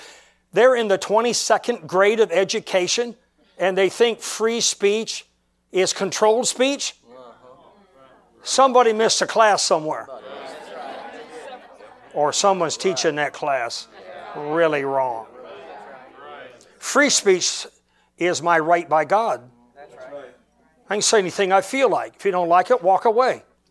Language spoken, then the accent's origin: English; Michigan, United States; I'm a little handicapped. I'm from Michigan.